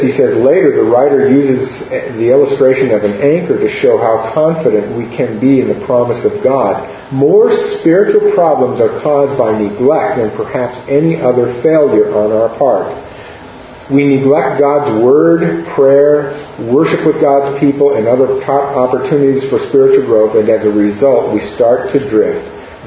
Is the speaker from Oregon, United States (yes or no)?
yes; Astoria, Oregon, United States; I want to use an illustration of where I grew up on the Oregon coast. Astoria is 10 miles from the Pacific Ocean.